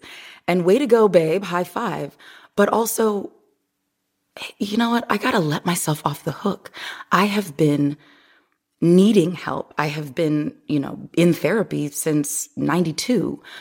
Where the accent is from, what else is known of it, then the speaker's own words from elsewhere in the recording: Omaha, Nebraska, United States; So I grew up, I'm originally from Omaha, Nebraska. The north side of Omaha is all Black.